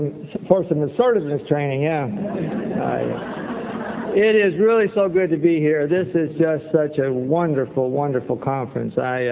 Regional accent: Kentucky, United States; keep in mind I'm an Irish Catholic from Kentucky.

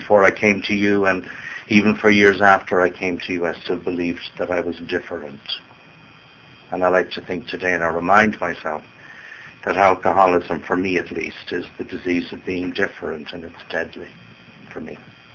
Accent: Dublin, Leinster, Ireland; now in New Orleans, United States; Dublin, Ireland is my hometown. Born and reared.

